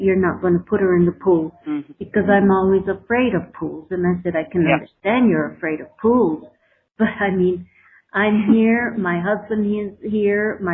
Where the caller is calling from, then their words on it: Mexico; I'm calling from Mexico.